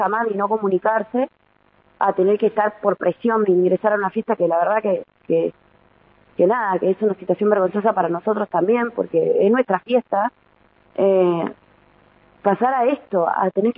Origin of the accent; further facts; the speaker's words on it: Villa La Angostura, Neuquén, Argentina; also born or lived in San Martín de los Andes; yo estuve 11 años viviendo en San Martín de los Andes, estudié Villa La Angostura, pero me fui a San Martín de los Andes a estudiar porque era lo que tenía más cerca, y después me volví a mi pueblo